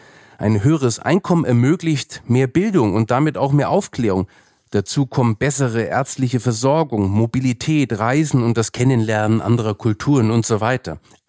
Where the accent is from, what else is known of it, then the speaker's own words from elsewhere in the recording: Bavaria, Germany; ich bin ja Franke und da weiß man, was zum Beispiel ein guter Weißwein ist.